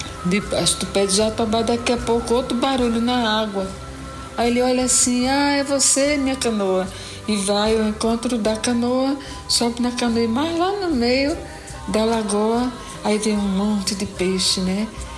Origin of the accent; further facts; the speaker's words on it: Recife, Pernambuco, Brazil; also born or lived in Rio Grande do Norte; E a gente veio no rastro do trem até chegar em Recife. E aqui nós habitamos, vivemos um pouco perto da maré. Eu sou, de certa maneira, cria da maré.